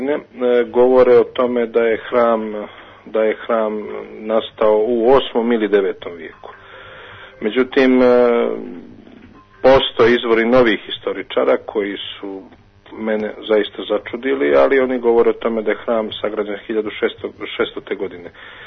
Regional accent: Luštica, Herceg Novi Municipality, Montenegro; also born or lived in Kotor; To je hram uz koga sam ja odrastao, jer sam rođen na Luštici i odrastao, pardon, rođen u Kotoru, ali odrastao na Luštici. I hram Svete Petke je grobljanska crkva u mom selu

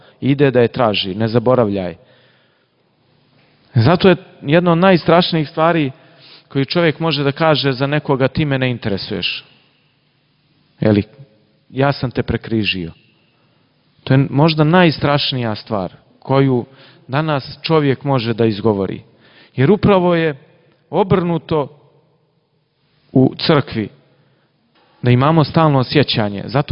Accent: Župa, Nikšić Municipality, Montenegro; Ja sam iz Župe, kod Nikšića, tamo ljudi vole da pričaju.

